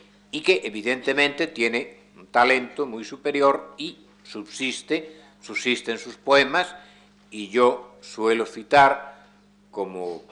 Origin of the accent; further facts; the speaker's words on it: Galicia, Spain; Se trata de un diario de mi tierra. Mi experiencia se limita casi exclusivamente a Galicia.